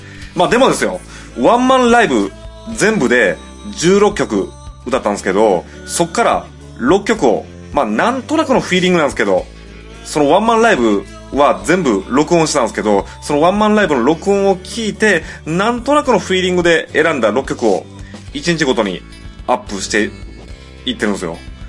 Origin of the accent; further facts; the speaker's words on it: Shiga, Japan; 僕滋賀県出身なんですけど、一回その実家に戻りまして、